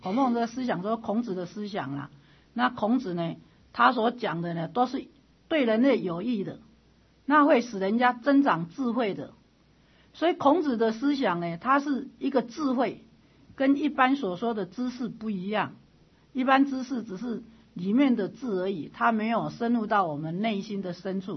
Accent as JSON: {"language": "Chinese", "country": "Taiwan", "said": "日本人啊不给中国他们我们台湾人念那个古书啊"}